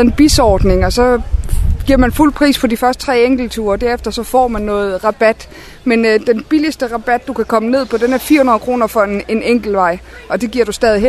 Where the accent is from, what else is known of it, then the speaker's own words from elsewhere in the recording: Bornholm, Capital Region of Denmark, Denmark; Og komme til og fra øen koster det samme for os bornholmer hele året rundt.